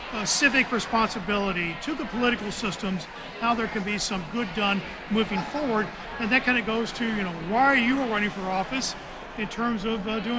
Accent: Princeton, Indiana, United States; So, I'm originally from Princeton, right nearby, so how about that? Small world.

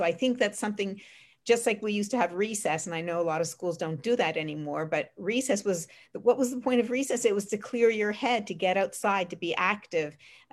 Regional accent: Montreal, Quebec, Canada; you know, I'm from Montreal, I know how cold it can be.

